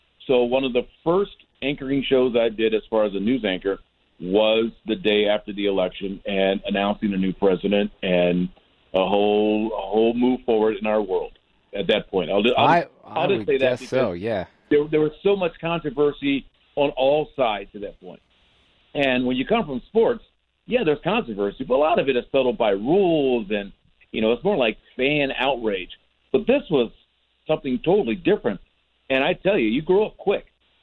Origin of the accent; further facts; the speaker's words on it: Los Angeles, California, United States; There was a store called TGNY, and I grew up in Los Angeles.